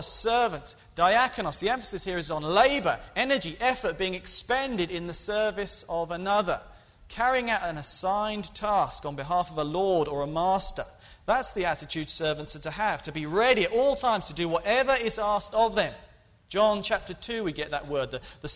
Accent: England, United Kingdom; I'm from England

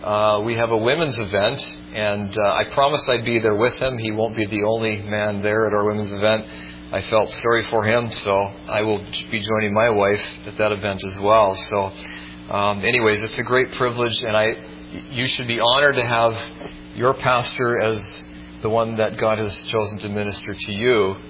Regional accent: Canada; Well, since I'm Canadian, I almost feel obligated to say, how's it going, eh?

